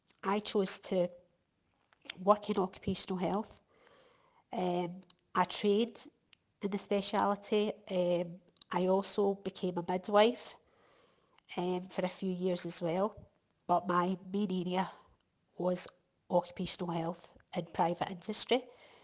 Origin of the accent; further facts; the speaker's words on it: Glasgow, Scotland, United Kingdom; Born and brought up in Glasgow, to an Italian dad. A Glaswegian mum.